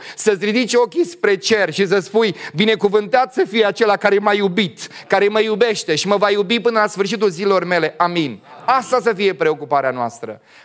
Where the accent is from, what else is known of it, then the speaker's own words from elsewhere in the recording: Moldavia, Romania; Nu știu, noi suntem moldoveni, eu sunt moldovean. Când am venit în București, mi-au zis ăștia că sunt șapcă.